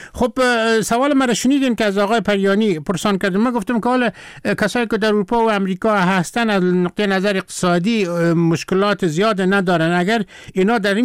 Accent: Afghanistan; من از افغانستان هستم

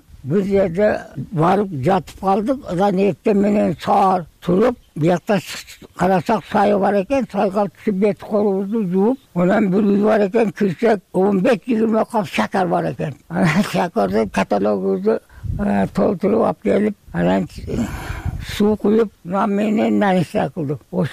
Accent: Osh, Osh Region, Kyrgyzstan; мен Оштон болом.

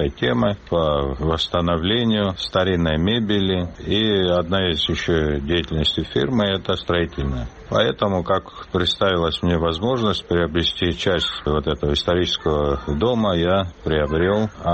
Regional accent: Sukhumi, Abkhazia, Georgia; как человек, родившийся в городе Сухум, в его исторической части, я вот детство провел на Сухумской горе, я всегда с таким теплом относился к старой части города.

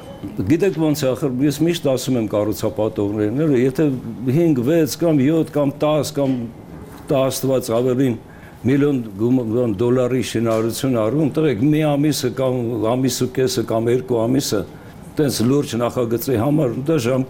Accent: Yerevan, Armenia; որպես Երևանցի

